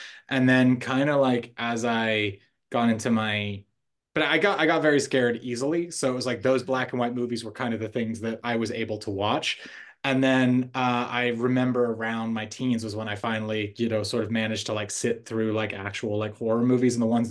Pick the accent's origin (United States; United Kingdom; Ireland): United Kingdom; Scotland; I'm half Scottish. You know, I grew up partially in Scotland, even though I don't sound it.